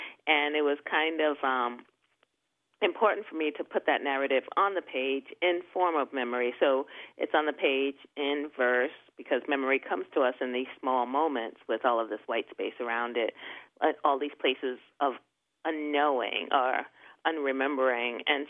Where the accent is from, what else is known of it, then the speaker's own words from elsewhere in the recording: Brooklyn, New York, United States; I ended up getting the house that I grew up in Bushwick and bearing witness to how the neighborhood was so quickly changing